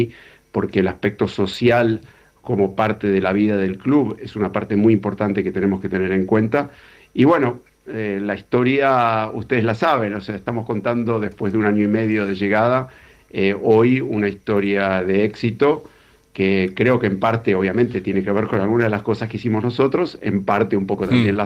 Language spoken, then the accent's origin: Spanish; Argentina; now in Spain; también soy español, soy hispano-argentino, mis abuelos maternos nacieron los dos en España, mi abuelo nació en Madrid y mi abuela nació en Burgos, ambos fallecieron en Argentina